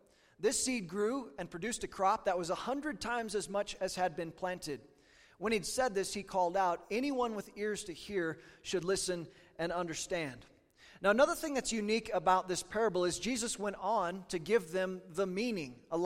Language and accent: English; Kansas, United States; My home state is Kansas, and you pronounce it Kansas, just like that.